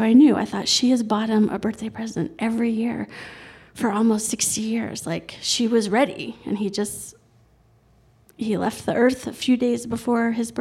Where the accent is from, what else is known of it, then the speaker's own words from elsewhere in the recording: New York City, New York, United States; I grew up in New York City, and I came to Colorado every summer from the time I was 6 to 16